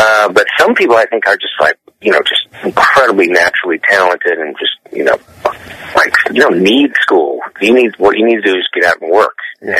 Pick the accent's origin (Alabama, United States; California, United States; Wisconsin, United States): Wisconsin, United States; Green Bay; But, I'm from Green Bay